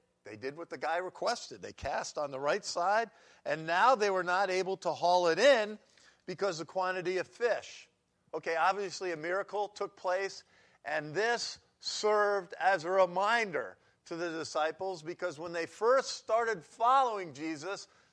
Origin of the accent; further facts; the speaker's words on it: New York, United States; That's usually what I say anyway. I'm from New York. Maybe you say it a little different in Ohio.